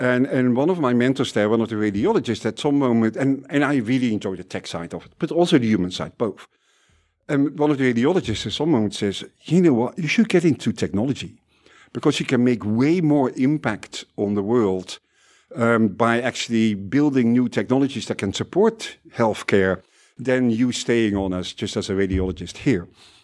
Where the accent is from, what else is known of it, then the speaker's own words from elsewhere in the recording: Netherlands; And also, I'm Dutch, so